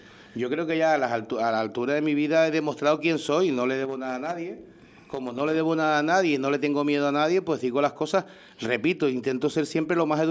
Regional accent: Canary Islands, Spain; Yo no soy, primero, no soy separatista y entiendo que soy español también de Canarios.

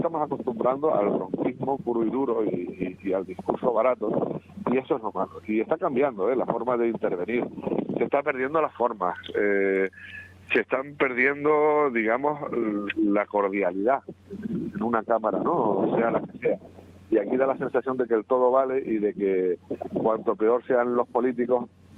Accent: Canary Islands, Spain; Como los canarios, que lo hablamos como si fuésemos cubanos.

